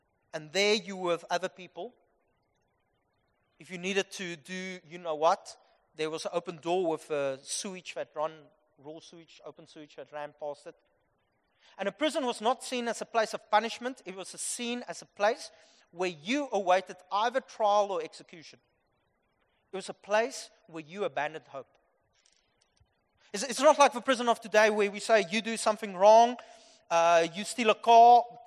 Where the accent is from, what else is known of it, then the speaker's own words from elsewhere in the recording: Upington, Northern Cape, South Africa; English is a second language; Man, I don't like swimming in water. I'm from Upington.